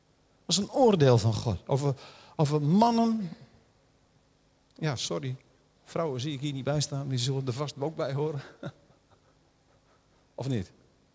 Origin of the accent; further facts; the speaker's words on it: Netherlands; Dan denk je, ja, ik ben Nederlander, maar ik schaam me voor wat hier gebeurt.